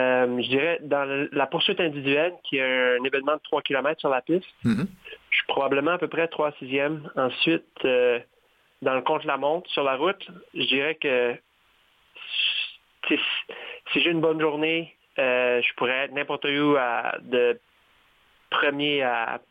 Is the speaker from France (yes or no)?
no; Quispamsis, New Brunswick, Canada; Oui, ça fait que moi, je viens de Quispamsis, Nouveau-Brunswick.